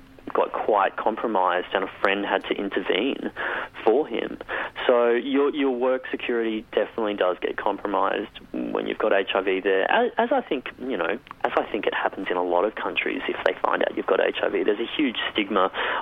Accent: Australia; as an Australian coming into different countries

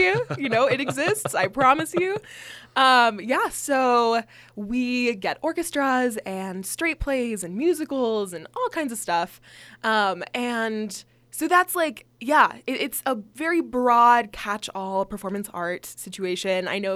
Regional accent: California, United States; I never thought that I would end up in Wyoming, but I'm originally from California

